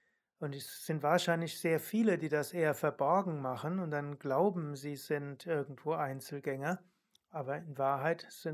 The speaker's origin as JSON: {"language": "German", "region": "Rhineland-Palatinate", "country": "Germany", "lives_now": "Munich, Germany", "said": "als ich dann nach München gezogen bin, gut, ich hatte da ja keine Freunde, ich stamme ja aus Rheinhessen"}